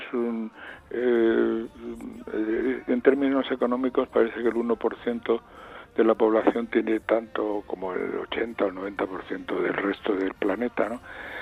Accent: Granada, Andalusia, Spain; es uno de los hitos culturales de mi tierra, de Granada

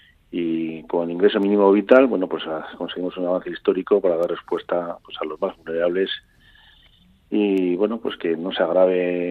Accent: Navarre, Spain; A mí como navarro no me incomoda.

